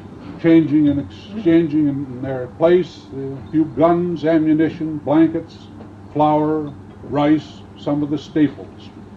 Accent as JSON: {"language": "English", "town": "Douglas", "region": "Alaska", "country": "United States", "tie": "born or raised there", "lives_now": "Fairbanks, United States", "said": "I'm not a native of this town. I was born and raised down in Douglas, which is the little town across from Juneau. But I moved up here as a freshman student at the university in 1933, and this is my adopted home"}